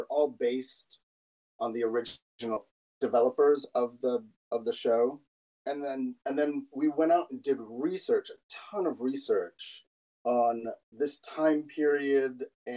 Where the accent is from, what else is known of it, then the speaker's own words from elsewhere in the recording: Danvers, Massachusetts, United States; Somehow my hometown of Danvers, Massachusetts gets roped into this show, and it's kind of like a love story to growing up in suburban America in the 1980s.